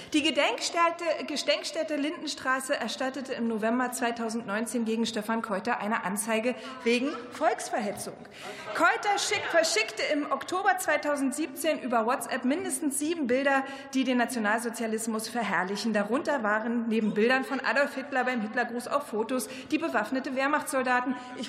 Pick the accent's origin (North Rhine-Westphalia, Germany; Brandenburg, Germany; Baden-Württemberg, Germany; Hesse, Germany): Brandenburg, Germany; Cottbus; Ein Fotograf aus Cottbus, meiner Heimatstadt